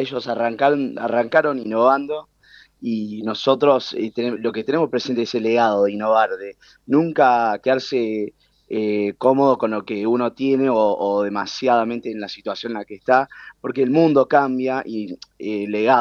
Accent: Argentina; accent: Argentine; tengo el acento argentino y nunca viví en Argentina, imagínate. mis viejos emigraron acá en los 90, me tuvieron acá, pero el resto de mi familia vive allá. La familia de mi viejo de La Plata, la de mi vieja en Buenos Aires, en Capital.

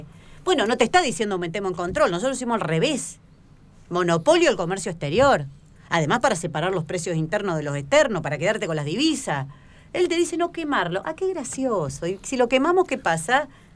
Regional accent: Tucumán, Argentina; Yo vengo de Tucumán

